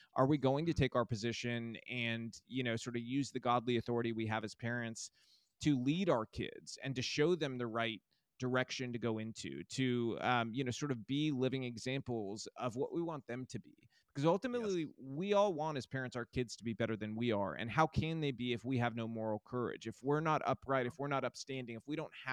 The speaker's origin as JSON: {"language": "English", "country": "United States", "tie": "born there", "said": "ultimately my family came here from Cuba and they fled communism once. And I realized, living as an American citizen and being born here and being lucky enough to be born here"}